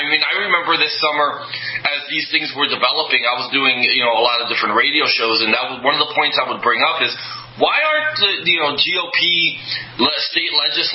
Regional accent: Paterson, New Jersey, United States; we had a special election in Patterson, New Jersey, my hometown

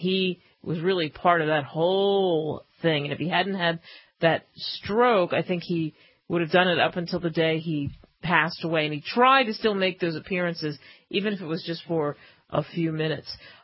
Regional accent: New York, United States; also born or lived in Philadelphia area; because I grew up in New York and then we moved to the Philadelphia area

